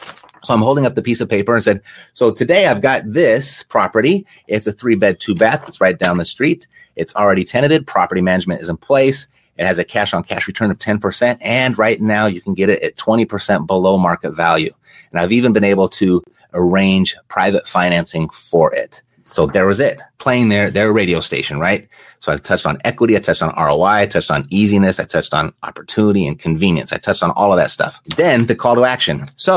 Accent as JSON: {"language": "English", "country": "Zimbabwe", "said": "my home country of Zimbabwe."}